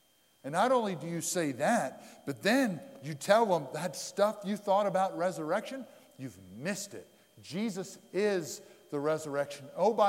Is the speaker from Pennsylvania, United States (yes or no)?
yes; Pennsylvania, United States; Okay, I grew up in Pennsylvania. First sports I did was wrestling and hockey.